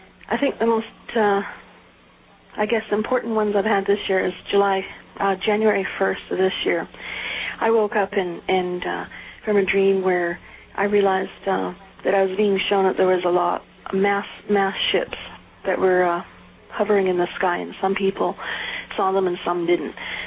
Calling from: Vancouver, British Columbia, Canada; I'm calling from Vancouver, Canada.

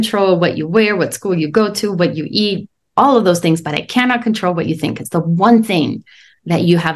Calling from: Santa Fe, New Mexico, United States; also born or lived in Miami; I'm in Santa Fe, New Mexico.

